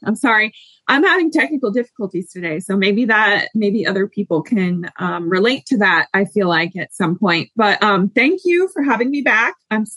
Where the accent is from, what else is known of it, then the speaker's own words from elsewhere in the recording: Iowa, United States; So I grew up in Southern Iowa and I am a horse person by trade.